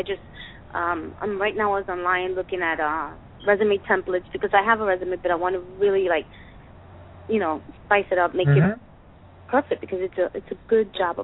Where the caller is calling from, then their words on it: New York, United States; I'm calling from New York.